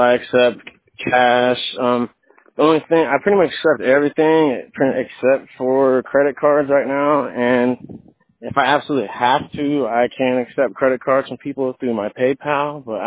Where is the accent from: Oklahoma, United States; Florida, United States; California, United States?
Florida, United States; Bradenton; born there; I was born in Bradenton, Florida.